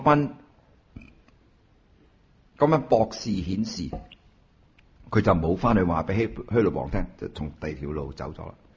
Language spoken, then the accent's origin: Cantonese; China; 在医学院读书的时候，我得我一个中国人